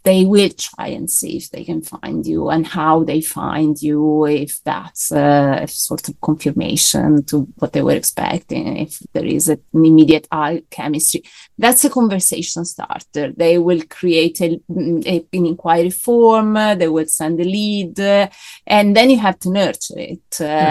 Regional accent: Italy; English is a second language; moved away; Well, as you can hear from my accent, I wasn't originally born here. I'm from Italy and I was doing SEO even back there.

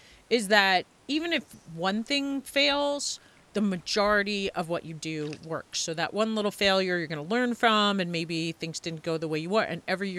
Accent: Long Island, New York, United States; Okay. I grew up on Long Island too. So my family's still there.

